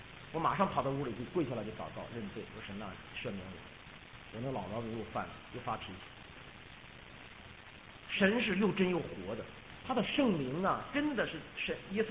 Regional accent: China; 我感谢你今天把我们这一批中国人聚集在这里。我知道你爱一切人，也爱我们中国人。

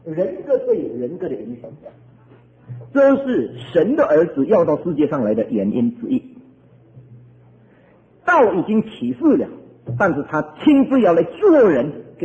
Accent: southern China, China; 那我是南方人，我是南方人

